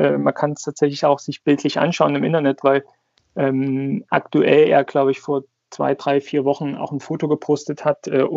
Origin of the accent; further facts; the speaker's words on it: Saxony, Germany; komme eigentlich aus dem Vogtland, was eine Region, sagen wir, etwas westlich des Erzgebirges ist und ja, wie man es so üblicherweise sich wahrscheinlich vorstellt, aufgewachsen in der Region